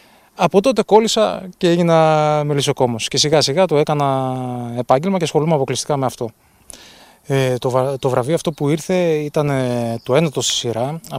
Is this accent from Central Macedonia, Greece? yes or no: yes; Thessaloniki, Central Macedonia, Greece; ζούσα και μεγάλωσα, γεννήθηκα και μεγάλωσα στη Θεσσαλονίκη. Η καταγωγή των παππούδων ήταν από το Βέλος της Καστοριάς.